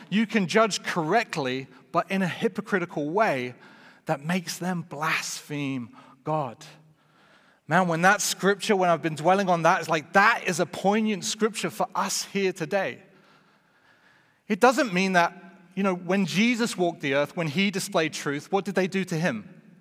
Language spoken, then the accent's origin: English; United Kingdom; I'm British, so that's to be expected.